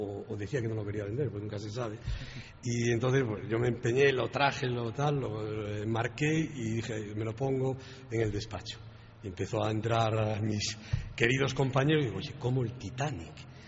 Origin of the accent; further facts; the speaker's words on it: A Coruña, Galicia, Spain; soy de la ciudad también de Gozalo, ¿no? Que es La Coruña